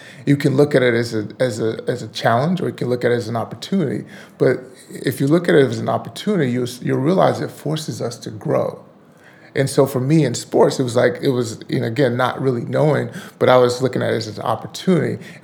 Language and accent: English; Texas, United States; Well, I grew up in Texas, and Texas football, Friday Night Lights, is like a big thing.